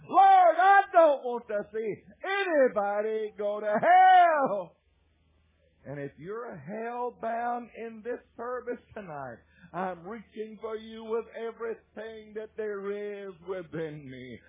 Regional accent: Louisiana, United States; I was from Louisiana, and there are no mountains in Louisiana except the ones that you see the pictures of in the book.

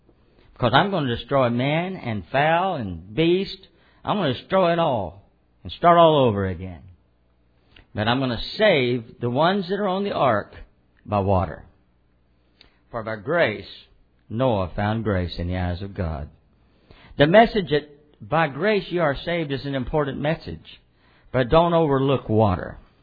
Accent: United States; Let me tell you something. I'm an American. I love America.

